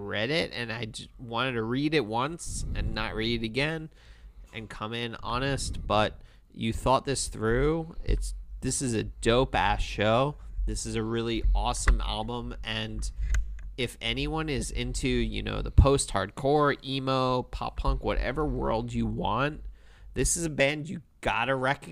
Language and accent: English; Akron, Ohio, United States; So it's like, hey, man, I'm from Akron. Akron's cool too.